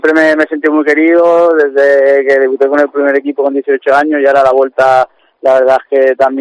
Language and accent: Spanish; Alicante, Valencian Community, Spain; yo soy herculano y alicantino